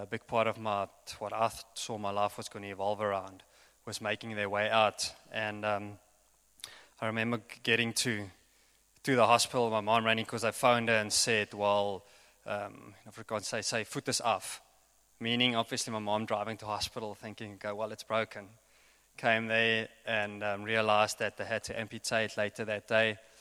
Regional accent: Bloemfontein, Free State, South Africa; I grew up in the Free State, in Bloem.

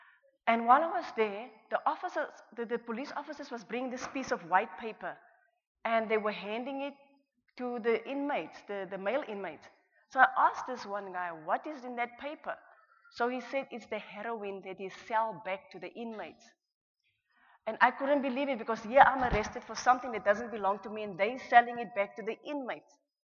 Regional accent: South Africa; She asked me, where are you from? I said, South Africa. She asked me, how old are you? I said, I'm 21.

